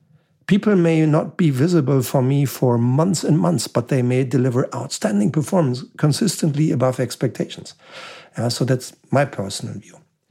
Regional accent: Germany; English is a second language; as you can see here by my accent, I was born and raised in Germany.

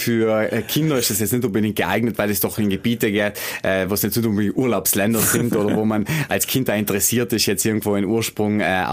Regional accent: Trentino-Alto Adige, Italy; wir als Südtiroler

